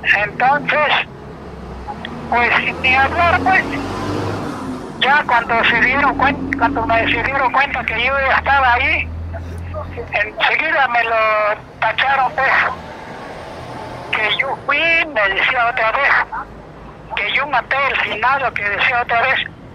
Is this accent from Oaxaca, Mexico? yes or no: yes; Altamira, Oaxaca, Mexico; yo salí temprano, pues a las 7 de la mañana allá a mi pueblo en Altamira.